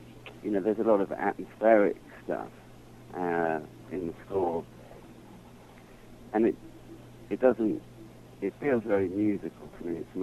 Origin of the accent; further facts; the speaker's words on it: London, United Kingdom; I mean, I'm from London.